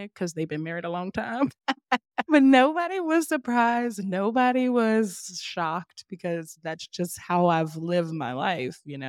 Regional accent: the South, United States; I grew up in the South. And I tell people this all the time. One of the best things I ever did for my daughter was to move. And we moved to Jersey.

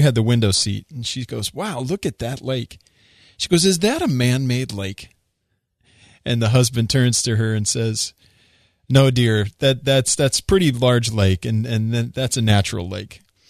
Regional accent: Illinois, United States; also born or lived in Philadelphia; I lived in Philly for 5 years, and I loved it, but my home's always been Illinois. It's where I was born and where I've lived most of my life.

